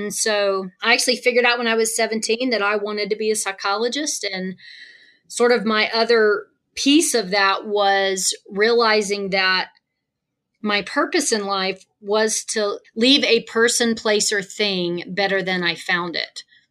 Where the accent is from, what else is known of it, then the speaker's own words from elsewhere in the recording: Birmingham, Alabama, United States; Yeah, I am originally from Alabama. I grew up in Birmingham, went to Auburn University for my undergrad